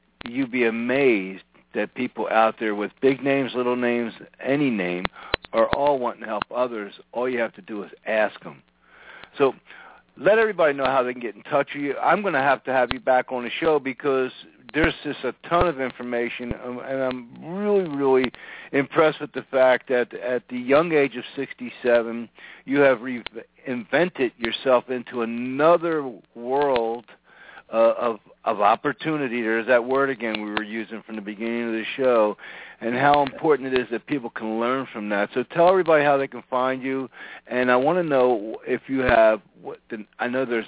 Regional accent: Norristown, Pennsylvania, United States; Well, I grew up in Norristown, Pennsylvania

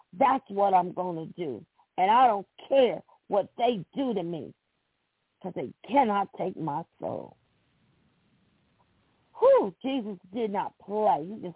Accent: the South, United States; accent: southern; Y'all all know, I'm going my southern accent, y'all all know that is a bald-faced lie.

